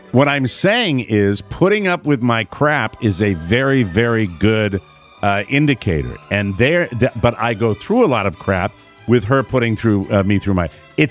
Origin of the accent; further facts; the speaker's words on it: McLean, United States; It's good to see when someone from McLean makes it. As I grew up in McLean, too.